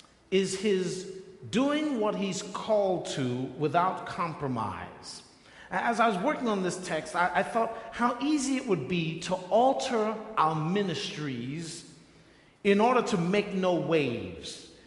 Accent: The Bronx, New York, United States; Now I'm from the Bronx. I can picture this.

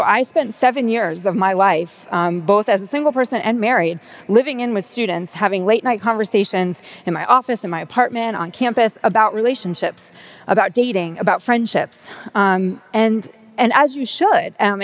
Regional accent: New Jersey, United States; than I had been in previously growing up in North Jersey. I went to public schools my whole life.

